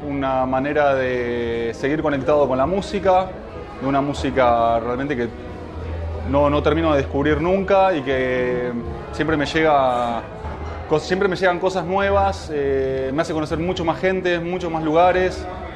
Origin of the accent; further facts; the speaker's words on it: Plaza Huincul, Neuquén, Argentina; de neuquino, nací en Huincul